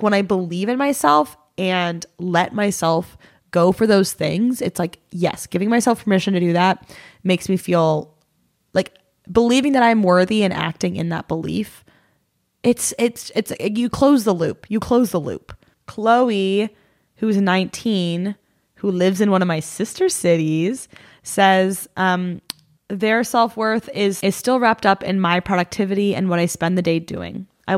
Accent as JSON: {"language": "English", "region": "Ohio", "country": "United States", "tie": "born or raised there", "said": "making up for growing up in Ohio."}